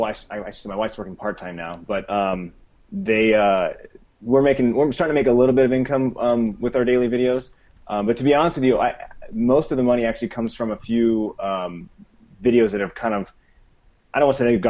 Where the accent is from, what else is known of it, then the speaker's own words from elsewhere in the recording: Phoenix, Arizona, United States; We're from Phoenix, Arizona, so we go swimming a lot during the summer and go to water parks.